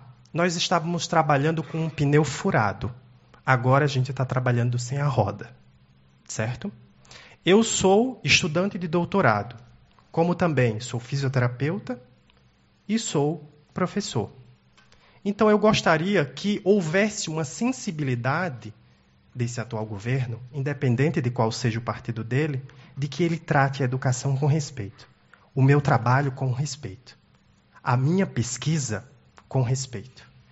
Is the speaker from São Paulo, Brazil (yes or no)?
no; Juazeiro do Norte, Ceará, Brazil; eu sou de Juazeiro do Norte, no Ceará, e eu vim para cá por causa da Unipampa.